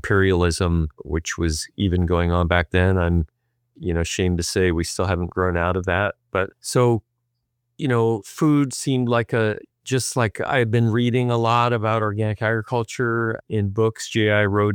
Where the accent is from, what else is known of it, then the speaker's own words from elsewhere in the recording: Connecticut, United States; moved away; I came from Connecticut to California in 1969, and immediately, in fact, I had actually worked in a retail store in Connecticut when I was in high school